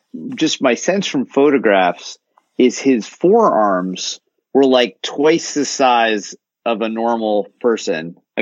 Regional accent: Hartford, Connecticut, United States; Quick aside, I grew up in Hartford, Connecticut.

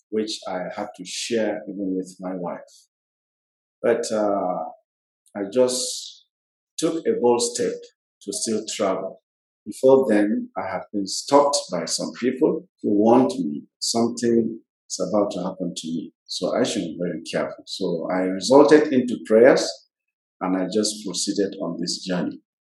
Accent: Plateau, Nigeria; I come from Plateau State, Nigeria. I've been a pastor with the Church of Christ in Nations, Kokin.

